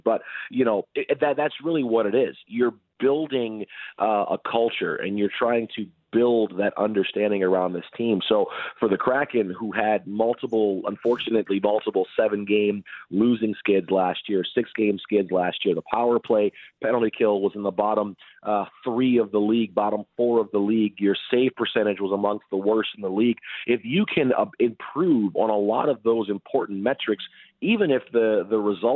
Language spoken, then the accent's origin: English; Detroit, Michigan, United States; I'm from Detroit, a long list of successful Red Wings teams and Pistons teams